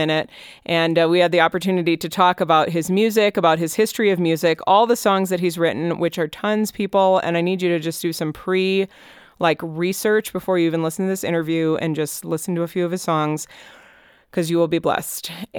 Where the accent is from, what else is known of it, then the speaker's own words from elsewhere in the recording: California, United States; Californians represent. I'm originally from the Bay Area, so that is very exciting.